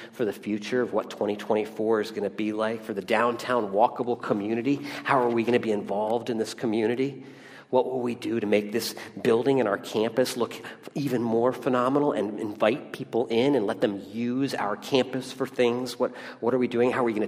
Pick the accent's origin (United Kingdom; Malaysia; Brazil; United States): United Kingdom; England; well, I'm English